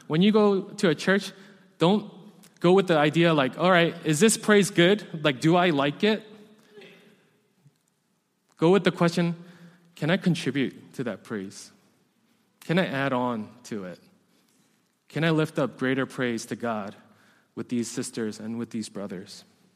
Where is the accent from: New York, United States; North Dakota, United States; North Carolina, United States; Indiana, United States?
New York, United States; New York City; Like I mentioned before, I grew up in New York City, so I also grew up in the church.